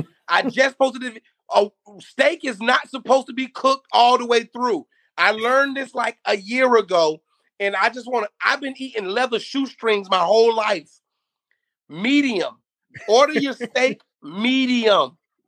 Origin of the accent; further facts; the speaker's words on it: the South, United States; But I'm from the South, man, right now, and I gotta support Atlanta